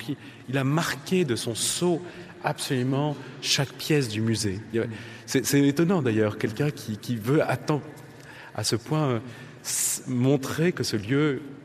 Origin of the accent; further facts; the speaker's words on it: Paris, Île-de-France, France; moi, je viens de Paris